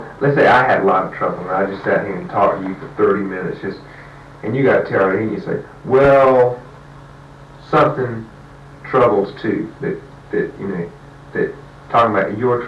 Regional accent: the South, United States; Well, I'm from the South, so you know, you don't notice as much when it's not as foreign to you.

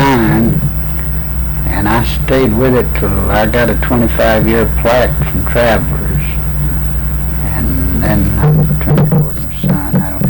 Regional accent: Oneida, Tennessee, United States; I was born in Oneida.

